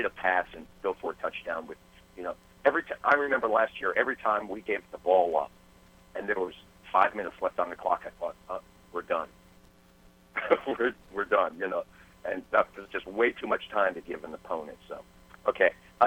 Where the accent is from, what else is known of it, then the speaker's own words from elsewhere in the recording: Manhattan, New York, United States; now in Charleston, United States; I grew up in Manhattan. I was born and raised on the Upper West Side, 97th of Broadway.